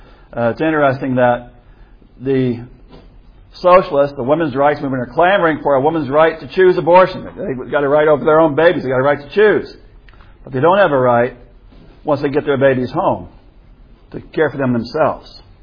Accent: Iowa, United States; Just a few days later, an Iowa judge in my home state struck down a state law banning abortion

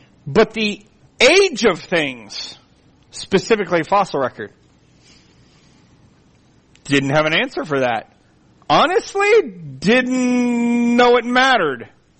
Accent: Colorado, United States; when growing up in Colorado in high school, we would take field trips to the what we called the hogback, the first rise uplift of strata going west out of Denver into the mountains.

